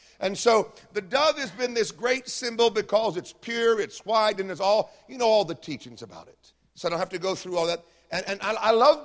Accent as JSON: {"language": "English", "region": "the Carolinas", "country": "United States", "said": "grew up on the farms. My cousin raises 50,000 chickens at a time. You probably ate some of them. So we come from the Carolinas, okay?"}